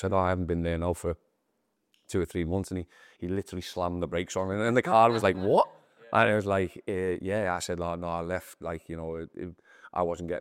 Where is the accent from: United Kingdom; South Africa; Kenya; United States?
United Kingdom; Liverpool, North West England; I grew up in Toxteth, and everyone, when you say Toxteth, where you're from, and you go Toxteth, they go, ooh, and you're like, oh, that's my home.